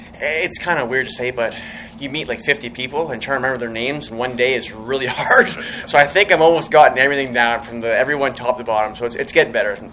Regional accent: Edmonton, Alberta, Canada; So I was born in Edmonton, grew up there, and then it's pretty cold in Edmonton in the winters.

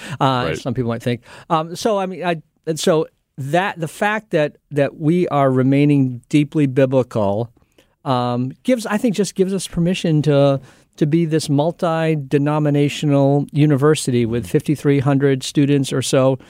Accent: Massachusetts, United States; two in my home state of Massachusetts and one in Pennsylvania.

